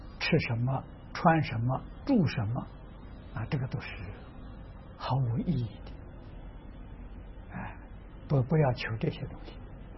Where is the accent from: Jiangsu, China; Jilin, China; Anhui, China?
Anhui, China; Tangchi; 那所以我在汤池，我的家乡那个地方偏僻，啊，是小城市偏僻